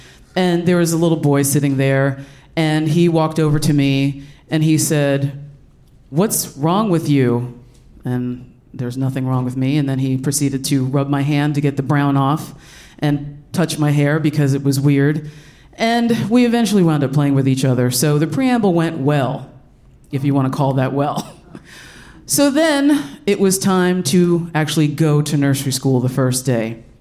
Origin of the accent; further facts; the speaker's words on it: Allentown, Pennsylvania, United States; I grew up in Allentown, Pennsylvania. Don't sing the song or I'll punch you in your face. We were the only black family where I lived in South Whitehall Township.